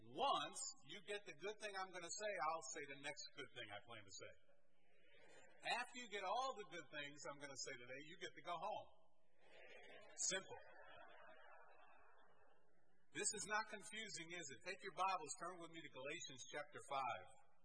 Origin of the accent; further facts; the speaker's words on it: Connecticut, United States; now in Oklahoma, United States; Although I am not an Okie, I grew up in Connecticut, which makes me a Yankee.